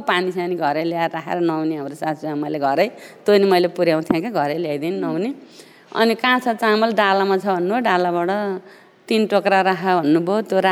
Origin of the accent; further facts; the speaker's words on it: Gaindakot, Gandaki Province, Nepal; also born or lived in Lamjung; लमजुङबाट त म 2 वर्षको आगुम गैँडाकोट है, गैँडाकोट वार्ड नम्बर 4 बसियो